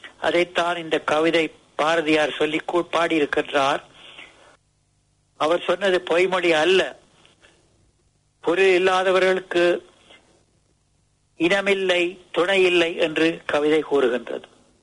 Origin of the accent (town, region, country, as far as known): Northern Province, Sri Lanka; born there; moved away